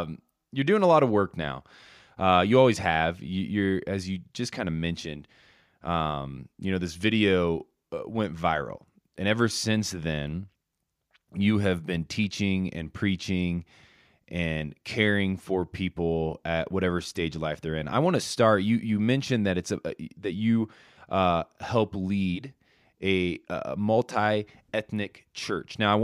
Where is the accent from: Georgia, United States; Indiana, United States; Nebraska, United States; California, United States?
Indiana, United States; You know, I'm a massive Colts fan. I don't know if you knew that. I'm from Indiana.